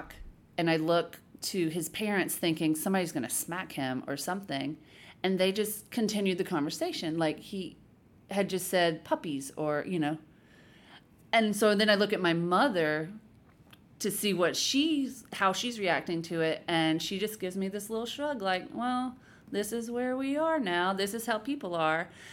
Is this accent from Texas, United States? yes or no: no; Fitzgerald, Georgia, United States; I grew up in this town called Fitzgerald, Georgia. It's like 9,000 people. And I hadn't been born there. My mom had moved us there after my parents' divorce. And so I was 6 when we got there.